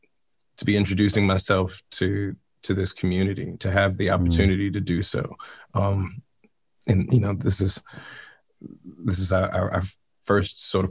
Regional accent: New York City, New York, United States; also born or lived in New England; So I was growing up in New England during the school year, but growing up in New York City during the summer times

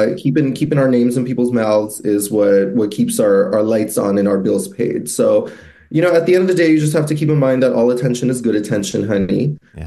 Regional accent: Boston, Massachusetts, United States; So, I'm from Boston, honey. So I've you know walked through Fenway and drag

